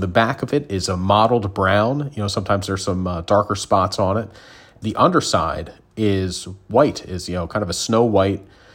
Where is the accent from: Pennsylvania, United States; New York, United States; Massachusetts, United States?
Pennsylvania, United States; Philadelphia; Yeah, so where I grew up, I'm from Philadelphia, used to fish at the Jersey Shore